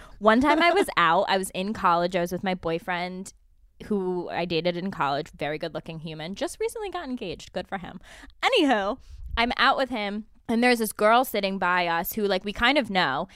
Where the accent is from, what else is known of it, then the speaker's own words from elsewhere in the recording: Albany, New York, United States; But obviously, I'm Italian and from Albany, so, like, I have to talk a little bit of shit under my breath.